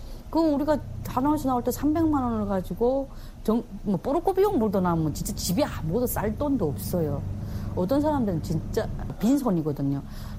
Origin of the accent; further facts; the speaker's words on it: Chongjin, North Hamgyong, North Korea; now in South Korea; 제가 고향이 이북 사람인데 청진인데 이북식 떡을 해야 되겠는데